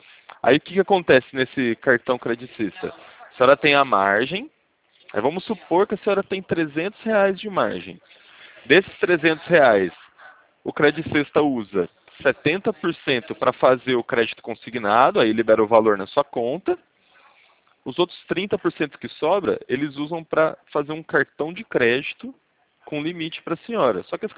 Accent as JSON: {"language": "Portuguese", "region": "São Paulo", "country": "Brazil", "said": "eu sou de São Paulo, eu sou do interior de São Paulo."}